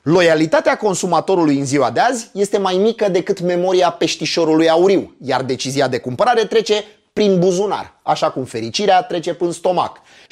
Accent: Romania; Ca un român suspicios ce sunt

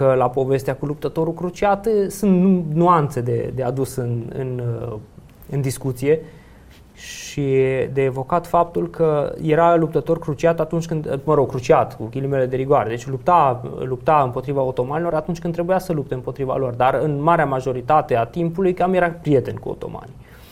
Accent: Transylvania, Romania; Eu sunt ardelean.

